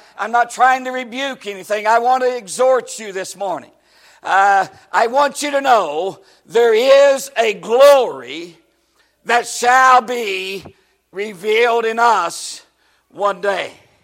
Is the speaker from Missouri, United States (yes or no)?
no; West Virginia, United States; Now, people make fun of me for saying reckon, because I'm from West Virginia, But I say reckon a lot.